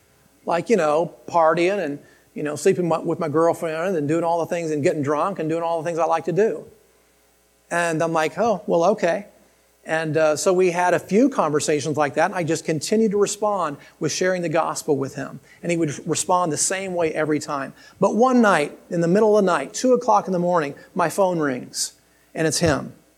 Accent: Columbus, Ohio, United States; I still had a lot of involvement in Columbus. I'm from Columbus.

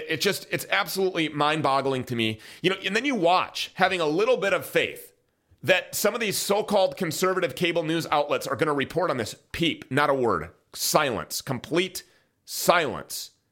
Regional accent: Minnesota, United States; this guy is a multimillionaire, self-made from right here in my home state of Minnesota.

